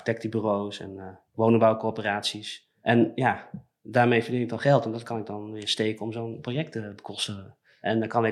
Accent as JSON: {"language": "Dutch", "country": "Netherlands", "said": "ik ben zelf Nederlander"}